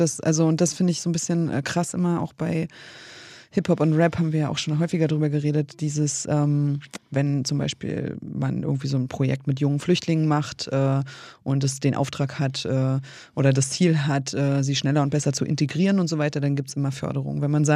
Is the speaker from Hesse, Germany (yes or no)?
no; Kiel, Schleswig-Holstein, Germany; gibt es dafür Räume in meiner Heimatstadt Kiel?